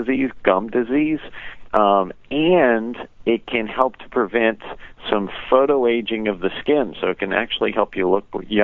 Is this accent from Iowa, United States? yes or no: no; Louisiana, United States; growing up in South Louisiana with a strong family influence, family time is something that's really needed.